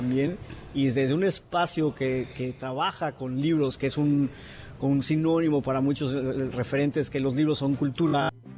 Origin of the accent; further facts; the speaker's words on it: Tijuana, Baja California, Mexico; como mexicanos dentro del país, Tijuana, nuestra ubicación geográfica puede jugarnos mucho en contra.